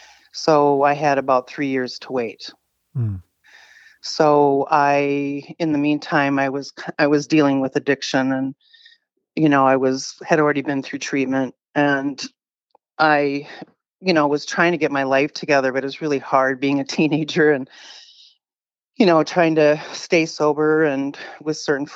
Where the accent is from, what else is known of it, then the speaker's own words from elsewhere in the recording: Edina, Minnesota, United States; also born or lived in St. Paul; I was born in St. Paul, Minnesota, and I was adopted at 9 months old by a Swedish couple and in Edina, Minnesota, which is outside of Minneapolis